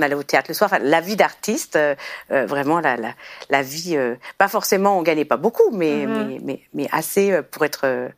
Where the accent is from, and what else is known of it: France